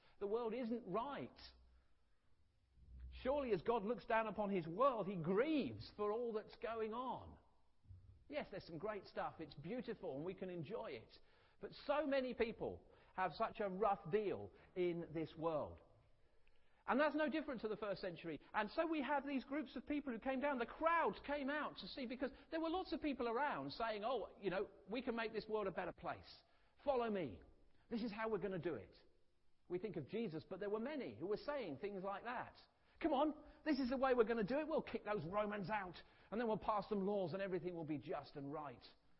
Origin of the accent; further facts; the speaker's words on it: South East England, United Kingdom; I'm from Kent.